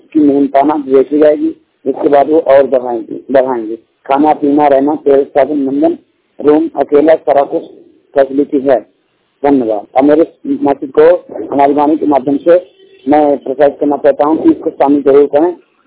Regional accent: Banda, Uttar Pradesh, India; मैं बांदा उत्तर प्रदेश का मूल निवासी हूँ।

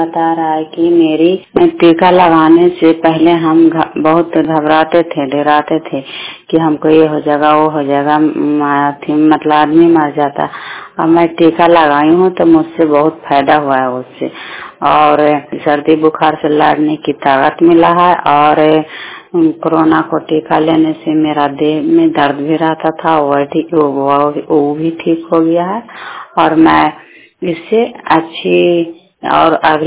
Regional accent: Koilbigha, Bihar, India; मेरा गांव कोयलबीघा, जिला ललंदा, पोस्ट वाली बेलसी।

